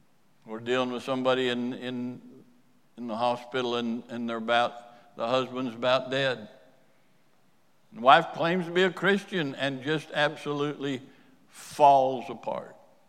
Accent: United States; And I am American top to bottom.

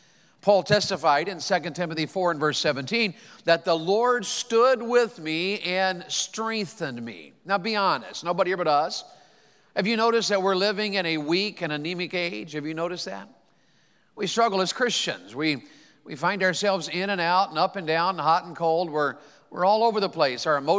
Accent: Tennessee, United States; I was raised in East Tennessee. My dad farmed and worked in a factory much of his life

